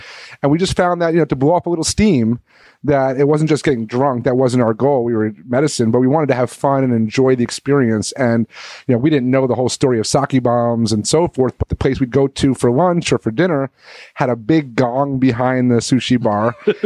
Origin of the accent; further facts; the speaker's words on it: New York, United States; Then wasn't really aware of all that growing up in New York and the East Coast mentality.